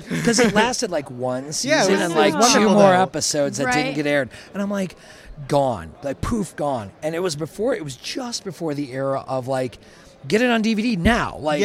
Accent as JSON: {"language": "English", "town": "Milwaukee", "region": "Wisconsin", "country": "United States", "said": "I went to gaming conventions in Milwaukee because I'm originally from Milwaukee"}